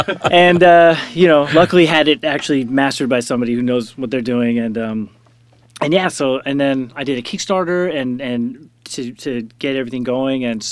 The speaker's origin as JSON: {"language": "English", "town": "San Jose", "region": "California", "country": "United States", "said": "I'm from San Jose originally."}